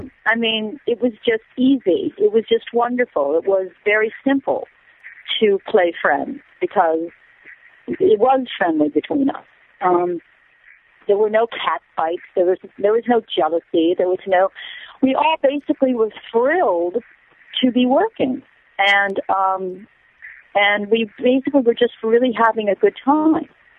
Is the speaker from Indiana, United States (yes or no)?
no; Whitefish Bay, Wisconsin, United States; also born or lived in Milwaukee, Wisconsin; I was born in Milwaukee, Wisconsin, and I grew up in Whitefish Bay, Wisconsin.